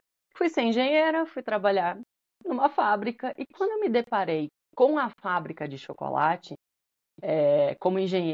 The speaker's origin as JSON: {"language": "Portuguese", "town": "Pelotas", "region": "Rio Grande do Sul", "country": "Brazil", "said": "Eu sou de Pelotas, no Rio Grande do Sul"}